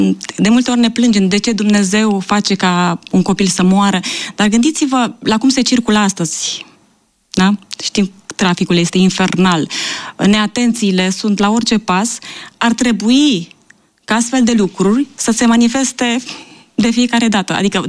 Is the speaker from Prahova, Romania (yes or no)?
yes; Slănic, Prahova, Romania; also born or lived in Ploiești; M-am născut în Ploiești, am copilărit în Slănic, Vărbilău, o comună de lângă Slănic.